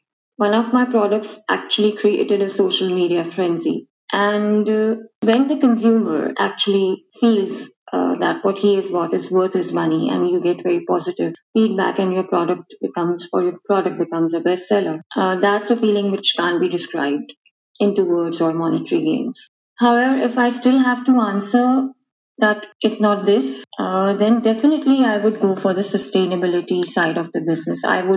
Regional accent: Karachi, Sindh, Pakistan; English is a second language; I'm from Karachi, Pakistan.

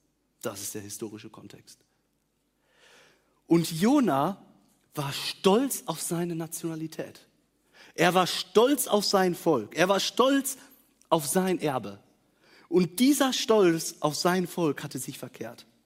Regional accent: Germany; weil ich bin groß geworden in Deutschland.

